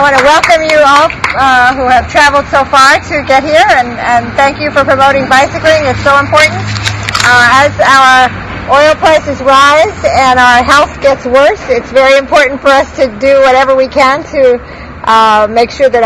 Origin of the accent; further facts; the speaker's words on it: New York City, New York, United States; I grew up in the East Coast and in New York City, where people use mass transit a lot more than they do out here.